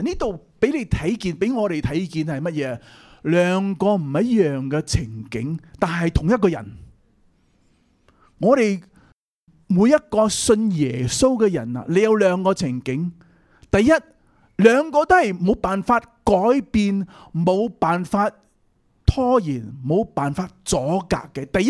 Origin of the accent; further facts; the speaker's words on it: Fujian, China; 我系福建人啊，所以我讲广东话，但系我阿妈系广府人嘛，所以我爸系福建人，